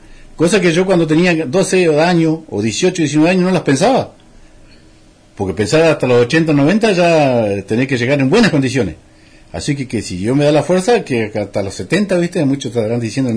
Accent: Posadas, Misiones, Argentina; yo estudié en el colegio de Posada en los 6 años. Nací en Posada, hice todo

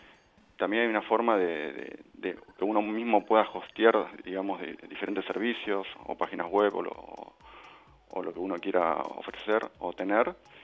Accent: Buenos Aires, Argentina; En el caso en mi caso, que soy de CABA, es la célula CABA

